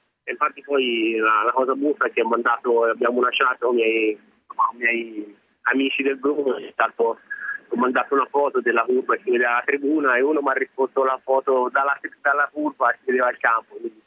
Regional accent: Siena, Tuscany, Italy; mi sono sentito un dovere da senese da secondo del Siena di cercare di dare una mano

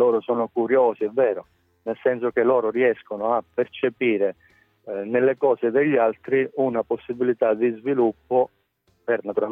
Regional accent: Calabria, Italy; come si sa noi siamo calabresi

